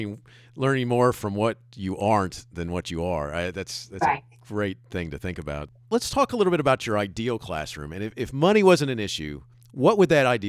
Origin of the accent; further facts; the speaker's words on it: Daytona Beach, Florida, United States; I grew up in Daytona Beach.